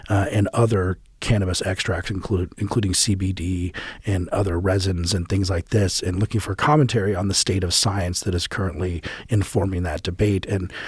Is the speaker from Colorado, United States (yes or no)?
yes; Colorado, United States; this one bank in particular in Colorado, which is my home state